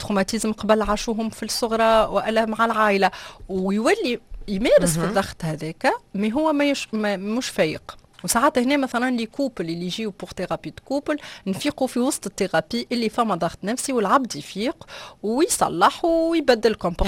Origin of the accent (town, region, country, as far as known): Tunisia; accent: Tunisian